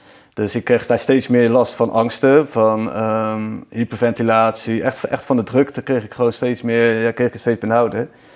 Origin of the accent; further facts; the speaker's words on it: Vlaardingen, South Holland, Netherlands; born there; now in Lunteren, Netherlands; Ik ben net in mei 39 geworden. Ik ben geboren in Vlaardingen en sinds 7 jaar woon ik hier in Lunteren, midden in het bos, op een prachtig landgoed.